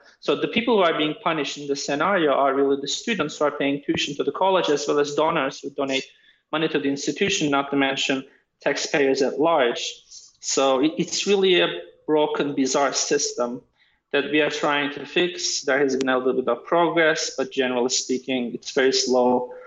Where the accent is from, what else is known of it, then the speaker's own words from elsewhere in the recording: Turkey; accent: hybrid; I grew up mostly in Turkey, although I attended schools where the language of education was English. So it's a hybrid accent that doesn't really exist anywhere else, I think.